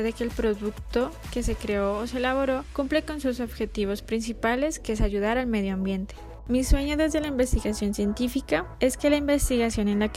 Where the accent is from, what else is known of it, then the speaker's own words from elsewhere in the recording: Ipiales, Nariño, Colombia; now in Cali, Colombia; Tengo 27 años, soy oriunda de Ipiales, Nariño. Vivo en la ciudad de Cali.